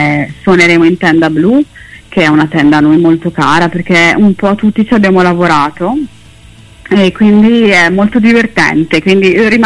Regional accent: Brescia, Lombardy, Italy; noi siamo di Brescia

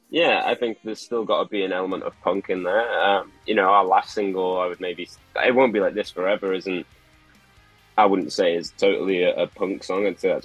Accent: Wrexham, Wales, United Kingdom; we're from Wrexham, which is not too far from like Liverpool, Manchester, that kind of way, but it's a very small town. Famous for beer and fighting and football.

